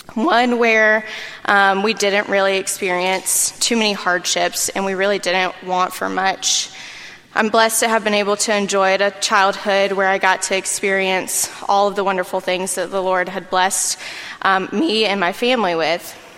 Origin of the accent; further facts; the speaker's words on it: Columbia, United States; I'm 29 years old. I was born and raised right here in Columbia.